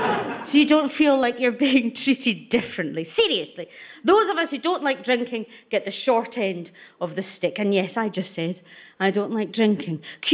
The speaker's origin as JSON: {"language": "English", "region": "Scotland", "country": "United Kingdom", "said": "People get drunk everywhere, not just in Scotland. And I'm Scottish"}